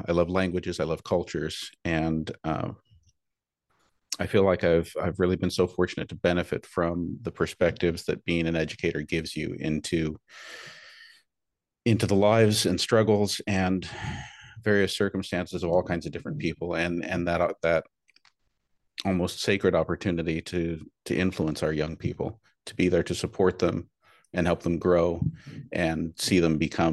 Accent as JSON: {"language": "English", "town": "Porterville", "region": "California", "country": "United States", "tie": "born or raised there", "said": "So I grew up in California's Central Valley, one of the farming areas, little city called Porterville, right at the base of the Sierra Nevadas."}